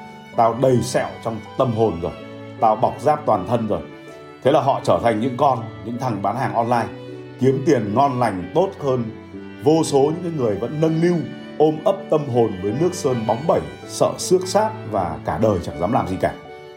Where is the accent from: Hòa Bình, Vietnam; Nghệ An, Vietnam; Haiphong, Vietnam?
Haiphong, Vietnam; Tôi sinh ra và lớn lên ở Hải Phòng. Nhà tôi ở ngay gần cửa ga Hải Phòng.